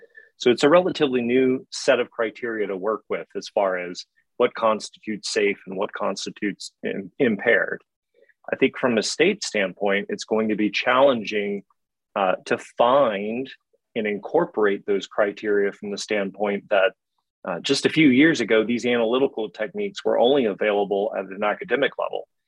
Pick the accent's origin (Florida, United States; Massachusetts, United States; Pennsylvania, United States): Florida, United States; I grew up in Florida, so I'm kind of familiar with that area.